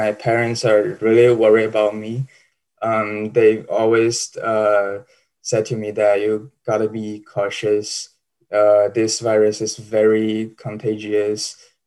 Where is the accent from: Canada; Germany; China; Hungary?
China; now in United States; In my hometown, it is the epicenter, but now there's no single case in my hometown, and my family, I don't worry about my family because I feel like they're pretty safe.